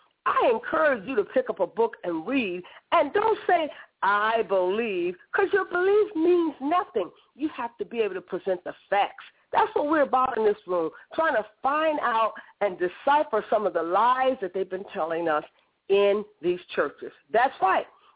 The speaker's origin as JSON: {"language": "English", "country": "Nigeria", "said": "Now, I am from the Yoruba tribe"}